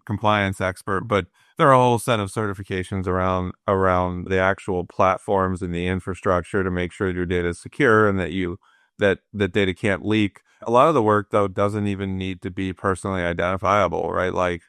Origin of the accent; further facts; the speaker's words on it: Philadelphia, Pennsylvania, United States; now in Sarasota, United States; I saw my cardiologist in Sarasota, Florida, but you know, I grew up in Philadelphia